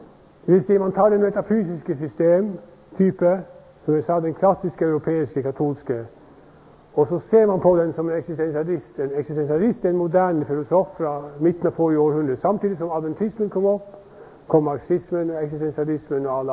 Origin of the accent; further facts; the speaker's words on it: Denmark; now in Norway; Men jeg kommer fra Danmark, hvor man har en annen fasong i mange ting.